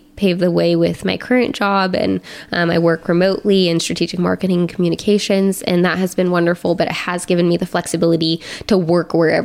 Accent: Champaign, Illinois, United States; And I got to do kind of the same job that I did in Dayton in my hometown, which is like a whole new ball game of fun.

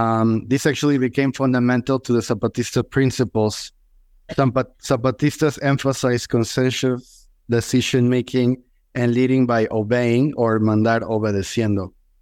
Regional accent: Mexico City, Mexico; I was born and raised in Mexico. So back in 1984, it was probably like between 9 or 10 in Mexico City.

